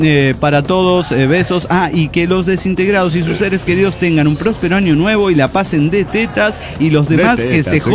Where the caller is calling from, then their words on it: San Luis, Argentina; de las Sierras de San Luis, Argentina.